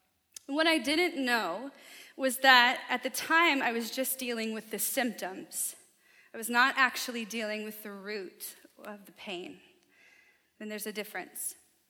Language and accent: English; the South, United States; I was like devouring accolades from people back home. I'm from the South